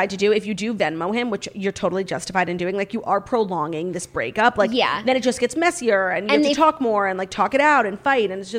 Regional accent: Baltimore, Maryland, United States; We are both from Baltimore, so this isn't a, oh, he moved around the corner kind of thing.

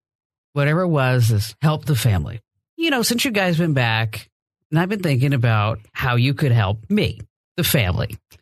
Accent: New Jersey, United States; Does anybody know I'm really from New Jersey?

